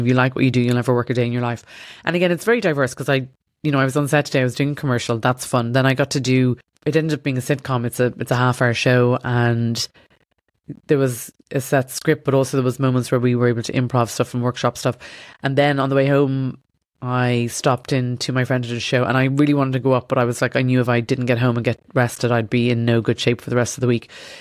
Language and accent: English; Ireland; growing up in Ireland